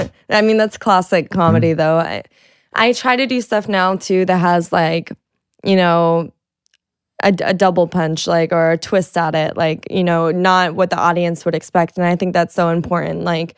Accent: Florida, United States; I know. And I'm from Florida. So the Keys got hit really bad also.

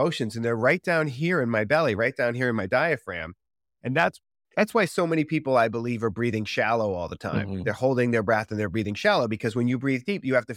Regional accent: Boston, Massachusetts, United States; growing up in Boston, it didn't allow for that sensitivity.

